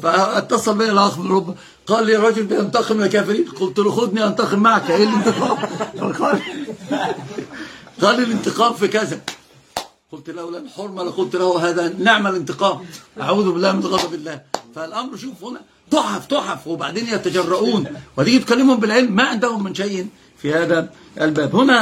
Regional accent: Upper Egypt, Egypt; وأنا أيضا بكلمه باللغة العربية مش عارف أن أنا مصري، فهو شتمني، طلع لي الصعيدي اللي في دماغي

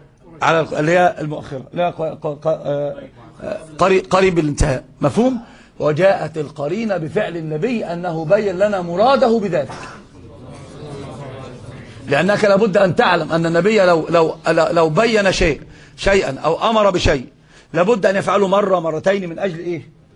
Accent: Egypt; هما عندنا بقى في العوام عندنا في مصر بيقولوا ايه؟

